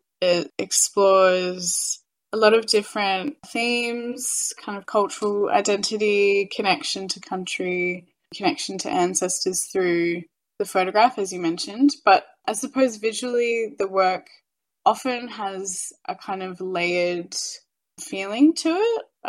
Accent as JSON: {"language": "English", "region": "Victoria", "country": "Australia", "tie": "born or raised there", "lives_now": "Melbourne, Australia", "said": "I'm a proud Pitta Pitta woman, but born and raised on Wadawurrung country on the Surf Coast. I'm currently living on Wurundjeri country in Melbourne. So sort of always been based down on Kulin land in Victoria, but my mob are from central Queensland, central West Queensland."}